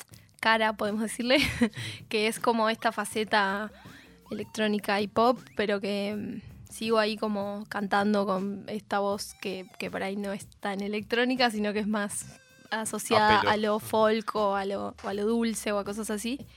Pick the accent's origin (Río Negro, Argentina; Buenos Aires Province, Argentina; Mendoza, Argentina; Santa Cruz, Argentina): Buenos Aires Province, Argentina; Bahía Blanca; Sí, soy de Bahía Blanca.